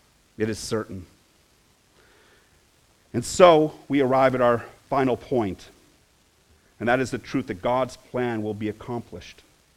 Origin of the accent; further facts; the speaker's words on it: United States; I am an American. I've been raised in America. America is highly individualistic.